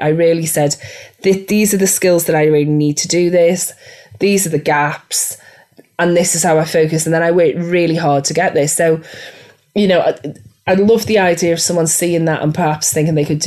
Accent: England, United Kingdom; I don't want to be rude and I'm English, right? And I can't be rude.

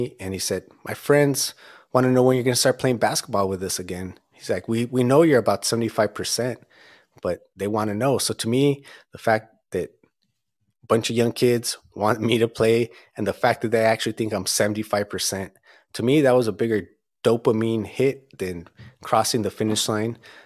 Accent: Azusa, California, United States; I'm from Azusa

